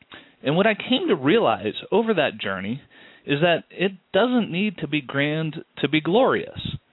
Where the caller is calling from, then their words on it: West Bloomfield, Michigan, United States; I am calling from beautiful West Bloomfield, Michigan, which is outside of the city of Detroit.